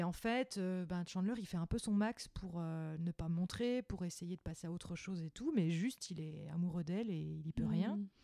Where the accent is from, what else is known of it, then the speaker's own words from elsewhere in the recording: France; en tant que Française, j'étais beaucoup plus intense et vachement plus jalouse